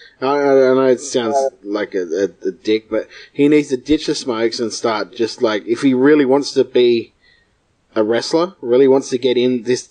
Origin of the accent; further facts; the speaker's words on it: Adelaide, South Australia, Australia; This is the way that I've always been taught from where I came from Adelaide, from the RC Dub Academy